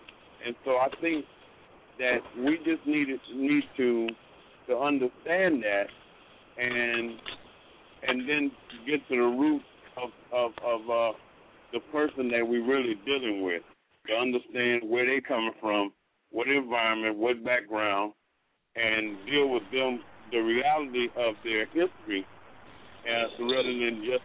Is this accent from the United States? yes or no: yes; Fort Worth, Texas, United States; I'm from Fort Worth, Texas, Mosque 52.